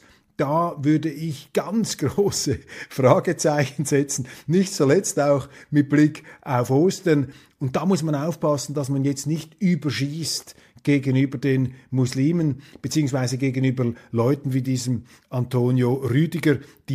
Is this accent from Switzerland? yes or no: yes; Switzerland; Da ist man geneigt, als Schweizer den Deutschen und vor allem auch den Journalisten etwas Entspanntheit und Entkrampfung zu gönnen.